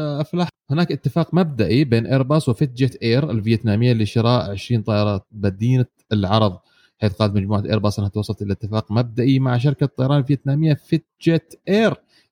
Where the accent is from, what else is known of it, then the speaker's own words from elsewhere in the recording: Egypt; أيضا عندنا في مصر